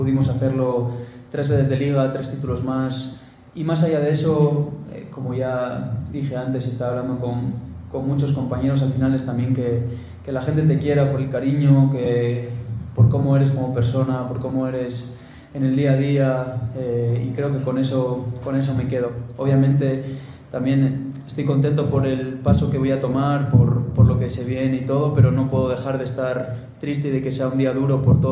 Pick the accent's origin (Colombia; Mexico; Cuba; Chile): Mexico; now in Spain; Soy mexicano. Una de las cosas después de estos 5 años también aquí, soy español, soy mexicano.